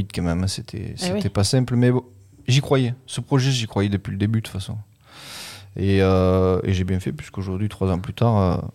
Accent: Sorgues, Provence-Alpes-Côte d'Azur, France; il faut savoir que j'ai grandi devant le château, puisque je suis natif de Sorgues.

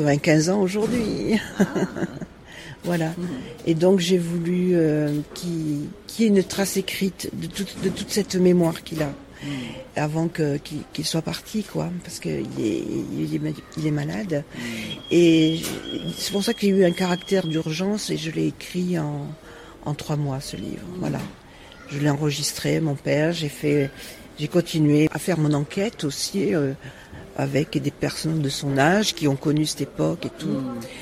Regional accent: Grand Est, France; c'est un roman lorrain, puisque c'est mon pays d'origine, dans les Vosges.

